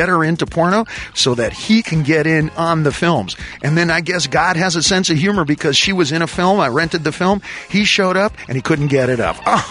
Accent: Los Angeles, California, United States; up in, for a large part, in Los Angeles, East L.A. area, you know, Highland Park, Eagle Rock. And I grew up around Spanish-speaking kids a lot.

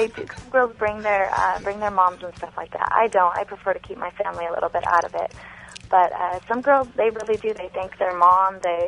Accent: California, United States; now in San Fernando Valley, United States; I'm from Orange County, California.

